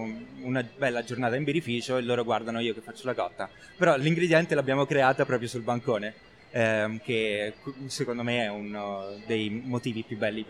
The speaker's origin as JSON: {"language": "Italian", "town": "Bassano Romano", "region": "Lazio", "country": "Italy", "tie": "born or raised there", "said": "sono irlandese inglese e cresciuto a Bassano Romano, comunque Roma Nord, diciamo, e, però non è che mi sento né irlandese né inglese né italiano, io sono un misto di tutti e tre e mi sento a casa in Italia"}